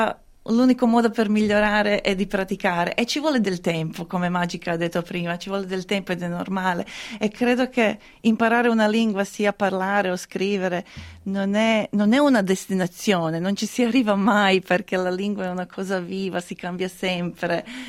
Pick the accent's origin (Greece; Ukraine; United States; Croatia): Croatia; Italian is a second language; No, sono croata, sì.